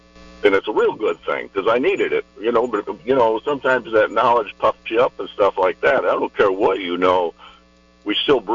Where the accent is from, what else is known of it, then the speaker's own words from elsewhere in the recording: Florida, United States; I'm a guy from Florida.